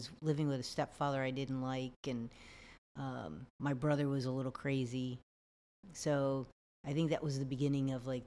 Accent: New York, United States; also born or lived in Maryland, United States / New Jersey, United States; I grew up, I was born in Maryland, and we moved to New Jersey. And then later on, we moved to like upstate New York. And so I kind of grew up in different places.

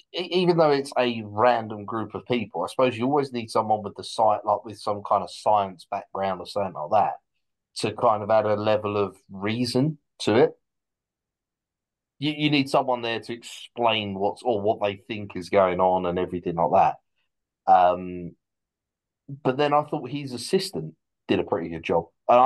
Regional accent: East of England, United Kingdom; but then again, I'm from Essex

